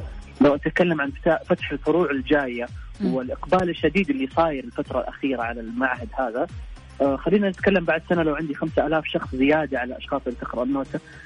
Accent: Saudi Arabia; يعني كنت أنا أمشي بكل فخر بين كل شخص وشخص أقول له أنا سعودي.

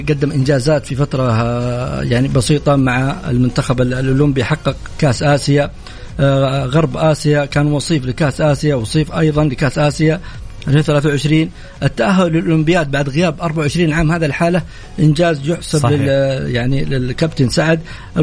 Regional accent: Saudi Arabia; هذه امور لابد ان نفتخر فيها جميعا كسعوديين.

